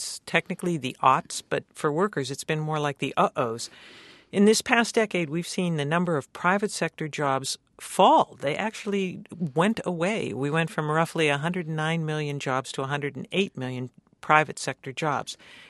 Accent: Youngstown, Ohio, United States; You know, when I was a kid growing up in Youngstown, Ohio, the steel mills there employed huge numbers of laborers.

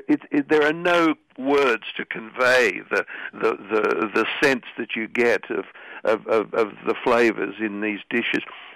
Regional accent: Australia; No, I have actually eaten kangaroo stew.

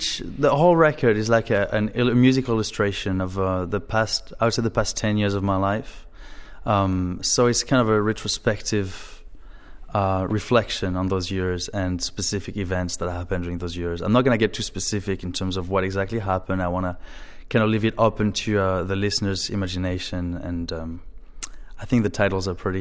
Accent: Antibes, Provence-Alpes-Côte d'Azur, France; I am from Antibes, which is located in the south of France. It's on the Riviera, right between Cannes and Nice.

